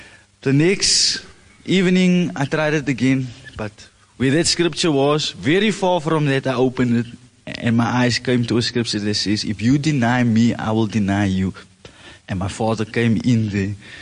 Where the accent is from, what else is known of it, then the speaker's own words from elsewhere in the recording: Cape Town, Western Cape, South Africa; I come from the Cape Flats.